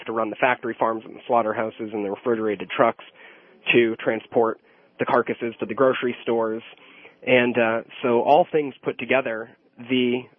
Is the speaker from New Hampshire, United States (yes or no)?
yes; New Hampshire, United States; I'm from New Hampshire, which is why I asked.